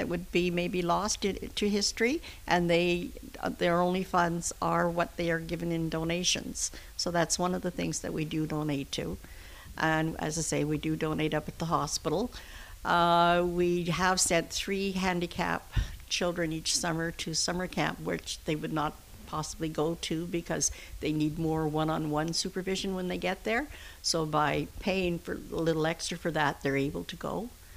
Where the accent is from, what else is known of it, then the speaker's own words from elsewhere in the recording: Shawville, Quebec, Canada; Okay, I'm from Shawville, Quebec